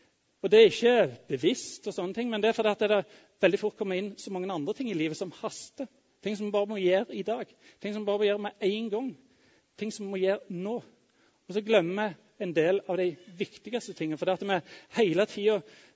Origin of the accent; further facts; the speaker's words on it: Jørpeland, Rogaland, Norway; Når jeg vokste opp på Jørpeland for mange år siden